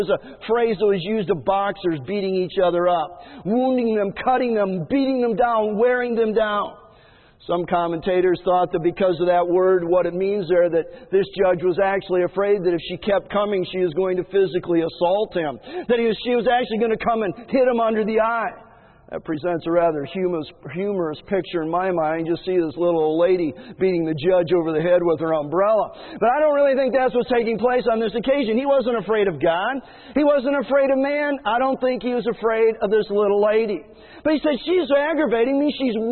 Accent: Illinois, United States; When I was growing up in Illinois, I played with a bunch of kids in the neighborhood who played basically all over the neighborhood.

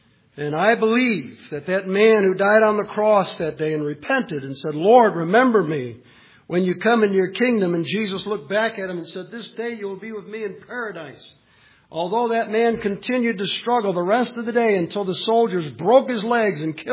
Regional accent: Orchard Park, New York, United States; I grew up in Orchard Park. We loved Chestnut Ridge Park.

